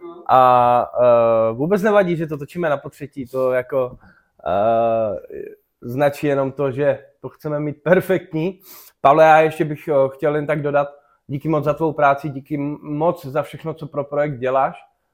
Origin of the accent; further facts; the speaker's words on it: Šumperk, Olomouc Region, Czechia; born there; Narodil jsem se v Šumperku, moje dětství jsem vnímal jako skvělé